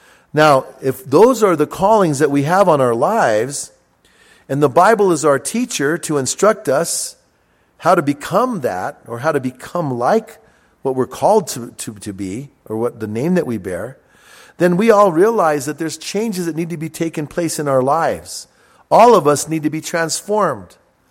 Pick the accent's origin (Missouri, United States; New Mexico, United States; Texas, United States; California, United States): New Mexico, United States; Bernalillo; Me and my brothers, we grew up outside. I grew up in Bernalillo.